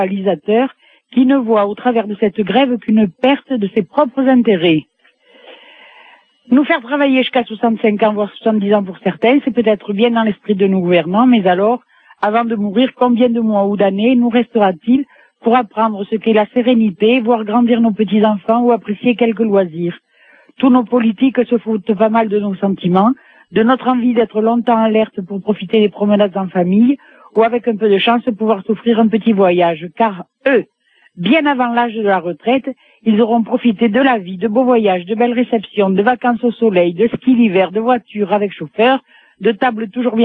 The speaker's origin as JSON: {"language": "French", "town": "Gaillac", "region": "Occitanie", "country": "France", "said": "Moi, je suis de Gaillac, je suis du Tarn. C'est un beau pays, il fait soleil."}